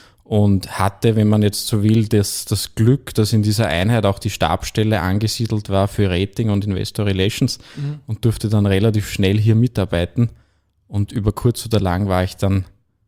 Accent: St. Pölten, Lower Austria, Austria; born there; so auch ich als gebürtiger St. Pöltener in Wien zur Hypo gekommen

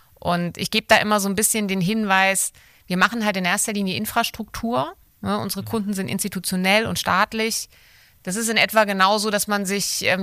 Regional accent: Katzenelnbogen, Rhineland-Palatinate, Germany; Ich komme ursprünglich aus Katzenelnbogen.

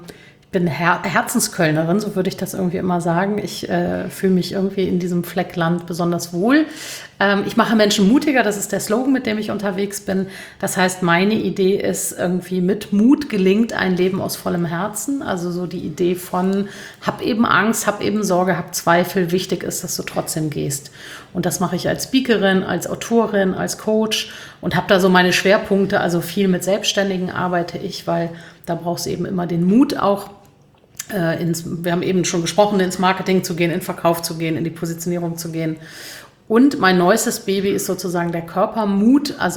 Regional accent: Cologne, North Rhine-Westphalia, Germany; In meiner Heimat sozusagen.

